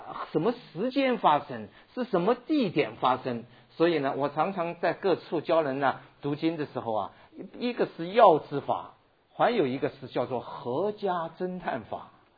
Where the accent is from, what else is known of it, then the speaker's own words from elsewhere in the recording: China; born there; moved away; 我第一次回到中国大陆，我生在上海附近，回到中国大陆的时候是在1994年